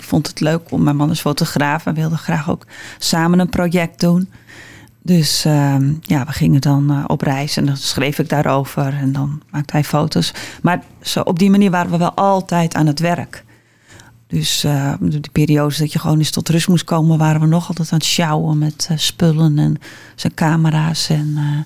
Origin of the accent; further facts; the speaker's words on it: Hoorn, North Holland, Netherlands; now in Alkmaar, Netherlands; Ik kom zelf uit Horen. Ik woon in Alkmaar. Dus ik zit echt een beetje op dat randje.